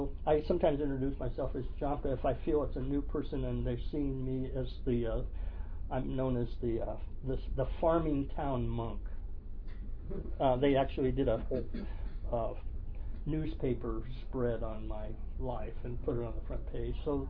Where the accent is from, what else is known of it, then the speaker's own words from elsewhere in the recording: Oakland, California, United States; Well, it's a little funny that I grew up in Oakland Hills when I was in high school. I went to Oakland High. And that's it was a horsey zone.